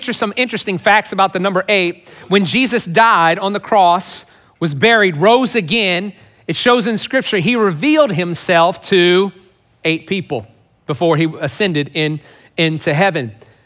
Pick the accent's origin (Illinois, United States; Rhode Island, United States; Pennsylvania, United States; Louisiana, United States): Louisiana, United States; Yeah, I'm Cajun. We're from Louisiana and there's a great new Cajun place.